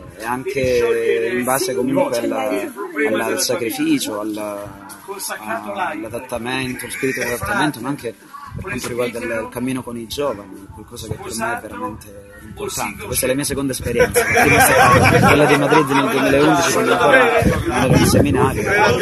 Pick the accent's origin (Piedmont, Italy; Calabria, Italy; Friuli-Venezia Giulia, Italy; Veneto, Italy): Calabria, Italy; Vengo dalla diocesi di Mileto, Nicotera Tropea.